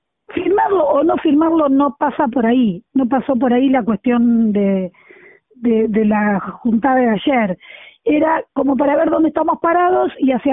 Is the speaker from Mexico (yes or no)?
no; Argentina; los temas que preocupan, que nos preocupan como argentinos